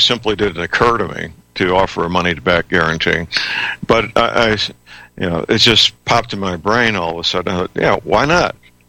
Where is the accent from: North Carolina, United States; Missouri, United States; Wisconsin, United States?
Missouri, United States; St. Louis; Answered by a very polite young woman in my hometown, St. Louis, not Mumbai.